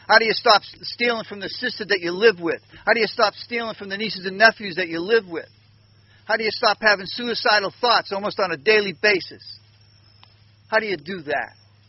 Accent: Winthrop, Massachusetts, United States; I'm from Winthrop, Massachusetts

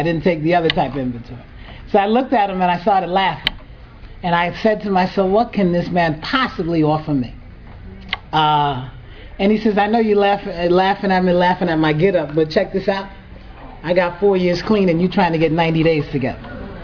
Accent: Brooklyn, New York, United States; And born and raised in Brooklyn, moved to New Rochelle.

